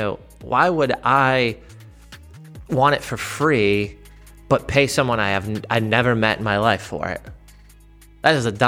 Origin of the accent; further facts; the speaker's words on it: Massachusetts, United States; I grew up in Massachusetts.